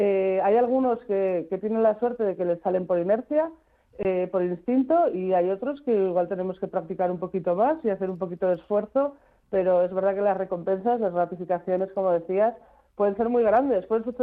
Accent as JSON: {"language": "Spanish", "town": "Bilbao", "region": "Basque Country", "country": "Spain", "said": "aparte de que somos de Bilbao, es como estar en casa."}